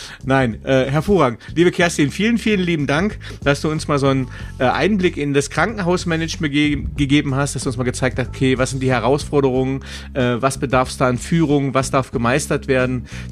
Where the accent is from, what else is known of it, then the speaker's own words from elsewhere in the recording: Magdeburg, Saxony-Anhalt, Germany; Ich bin ja gebürtiger Magdeburger und war lange, lange weg und bin dann irgendwann wiedergekommen und habe einen eigenen Kulturschock in meiner Heimat gekriegt, weil ich das nicht mehr gewohnt war.